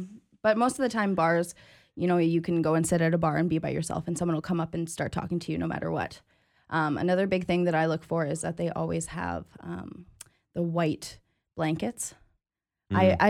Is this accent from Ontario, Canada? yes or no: no; Winnipeg, Manitoba, Canada; I'm always really conscious to not say I'm from Winnipeg because when you're meeting people from Europe and you're meeting people from all over the world, nobody knows where Winnipeg is.